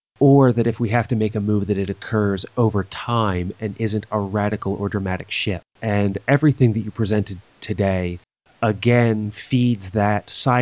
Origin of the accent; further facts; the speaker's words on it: United States; I'm an American, I got all of these privileges